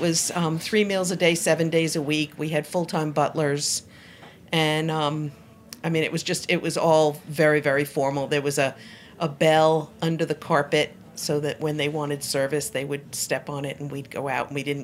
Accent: New York, United States; moved away; No, I'm actually from New York. So when I moved to Georgia, I had never cooked greens, cooked peas, made a biscuit.

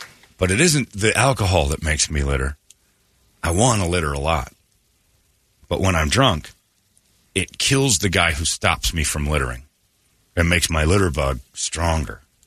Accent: Indiana, United States; growing up in Indiana.

